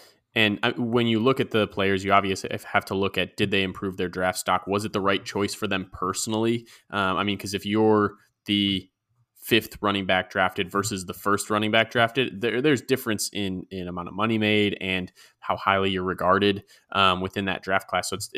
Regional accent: Chicago, Illinois, United States; accent: Chicago; And for Najee Harris, it's my Chicago accent, you know.

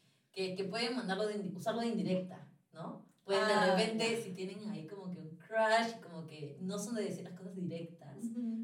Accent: Peru; Sí, somos peruanas.

